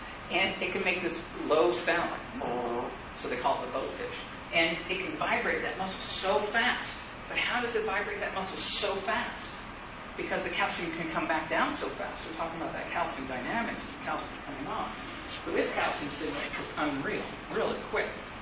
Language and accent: English; Sweetwater, Texas, United States; Go to the Rattlesnake Roundup, Sweetwater, Texas. It's on CNN, actually. And so I grew up there every year.